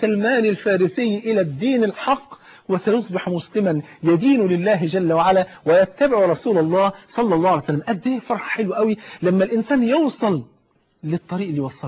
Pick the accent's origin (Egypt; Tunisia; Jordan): Egypt; ان انا افتخر اقول انا مصري